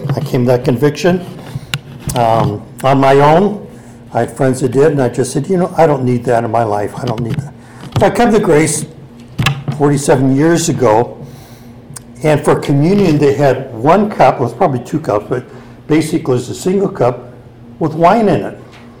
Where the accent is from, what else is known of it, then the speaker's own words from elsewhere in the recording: United States; so I grew up all of you know this, I grew up on Navajo Reservation. Alcohol was a major issue on the reservation.